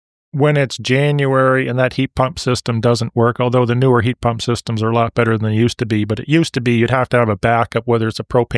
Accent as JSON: {"language": "English", "town": "Burlington", "region": "Ontario", "country": "Canada", "tie": "born or raised there", "said": "I remember living in my hometown, which is Burlington, Ontario."}